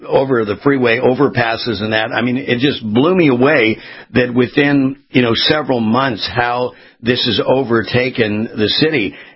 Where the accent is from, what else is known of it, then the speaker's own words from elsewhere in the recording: Los Angeles, California, United States; particularly as it relates to my hometown in Los Angeles.